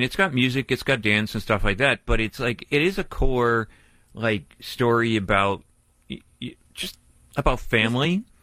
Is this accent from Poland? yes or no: yes; Poland; Grew up on those, you know. I'm a boy from Poland.